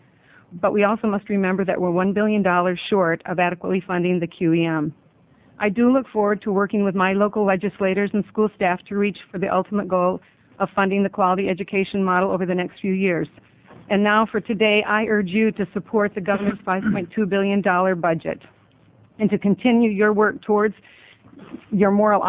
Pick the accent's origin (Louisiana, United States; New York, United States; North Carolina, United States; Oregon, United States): Oregon, United States; Springfield; I'm from Springfield, Oregon